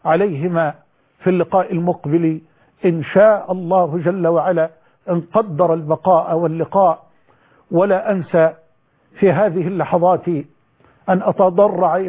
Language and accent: Arabic; Egypt; بلدنا مصر